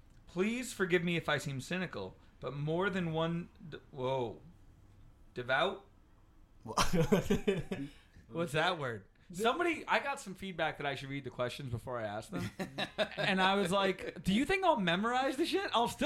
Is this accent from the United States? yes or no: yes; New Jersey, United States; I was from New Jersey and Italian.